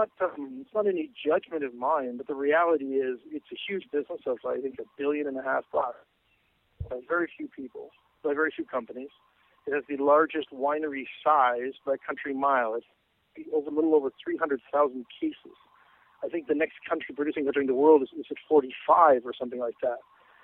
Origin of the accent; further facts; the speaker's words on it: Canada; moved away as an adult; When this group started, I spoke of David and Goliath in terms that I understood them growing up in Canada.